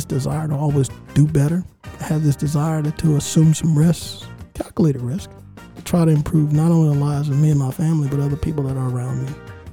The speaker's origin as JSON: {"language": "English", "town": "Augusta", "region": "Georgia", "country": "United States", "tie": "born or raised there", "said": "So I grew up in Augusta, actually not far from the studio. As a kid, I used to walk up and down Broad, going to movies at the Miller Theater and at the Imperial."}